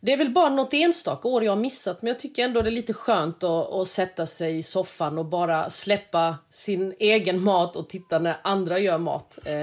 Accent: Växjö, Kronoberg County, Sweden; moved away as an adult; Jag lagade inte så mycket mat när jag bodde hemma i Växjö, men jag flyttade när jag var 19 för att plugga i Lund.

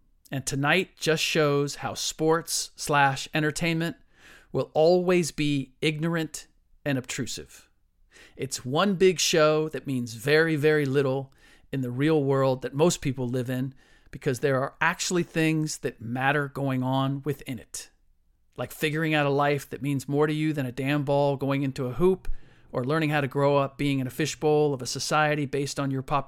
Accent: Cincinnati, Ohio, United States; growing up in Cincinnati, Chicago, probably the nearest NBA town.

